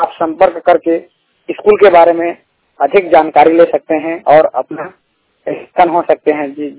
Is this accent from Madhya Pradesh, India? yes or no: no; Gorbahari, Chhattisgarh, India; मैं ग्राम गोरबहारी, जिला रायगढ़, छत्तीसगढ़ का रहने वाला हूँ।